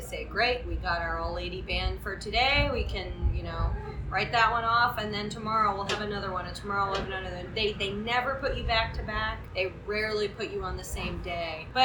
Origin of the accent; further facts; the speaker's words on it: Northeast, United States; so I grew up in the Northeast, and I really didn't know very much about bluegrass at all.